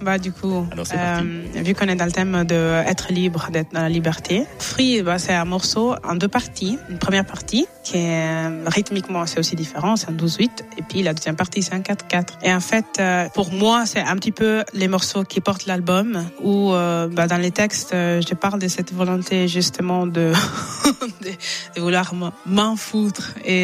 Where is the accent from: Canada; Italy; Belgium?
Italy; French is a second language; moved away as an adult; also born or lived in England; now in Switzerland; je suis née en Italie. J'ai toujours vécu en Italie avant d'aller en Angleterre et puis de venir en Suisse. Et récemment, j'ai commencé à sentir une espèce de manque vis-à-vis de mes origines nigérianes